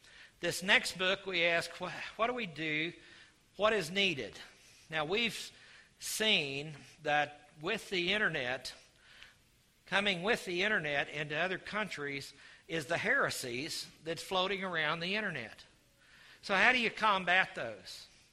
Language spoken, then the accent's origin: English; Oklahoma, United States; because I'm from Oklahoma, so I'm a walking, talking idiom dictionary.